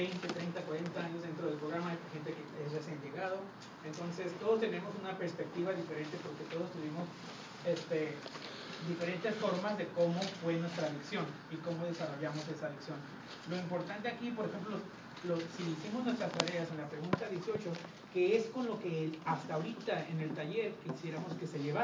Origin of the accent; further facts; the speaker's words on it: Tijuana, Baja California, Mexico; now in San Diego, United States; yo soy de México, yo soy de Tijuana, si soy aquí en San Diego